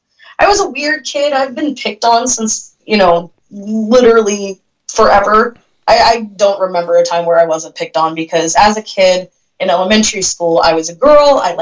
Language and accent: English; Tracy, California, United States; also born or lived in Fremont / Modesto; I was born in Fremont, Bay Area. And then I was actually raised, I did elementary school in Tracy, and then I did, we moved to Modesto, California